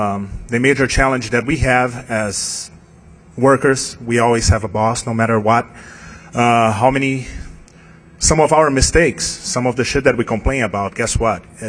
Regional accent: Brazil; also born or lived in Asia; now in United States; By the accent, you know I'm not from here. Working, born and raised in Brazil, been working in the US for over 10 years, and lived in Asia for a while.

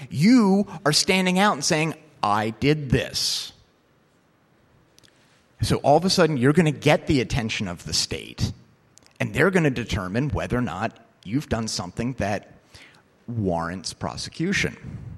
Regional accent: New Jersey, United States; me growing up in New Jersey, if being a douchebag was illegal, we'd be in trouble.

